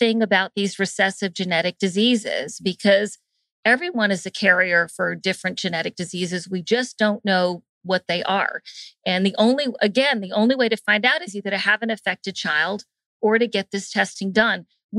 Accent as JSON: {"language": "English", "town": "Atlanta", "region": "Georgia", "country": "United States", "tie": "born or raised there", "said": "because I grew up in the Jewish community here in Atlanta."}